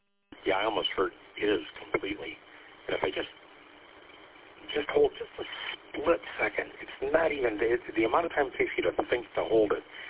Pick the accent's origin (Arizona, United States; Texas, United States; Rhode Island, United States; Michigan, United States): Michigan, United States; Mount Clemens; now in Ohio, United States; And I'm from Mount Clement. I was born and raised in Mount Clement. I live now in Ohio now.